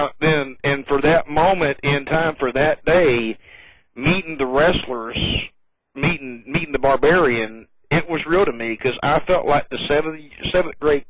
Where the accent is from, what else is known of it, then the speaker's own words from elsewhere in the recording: the South, United States; accent: southern; And, of course, my southern accent is, thanks for what needed to be said.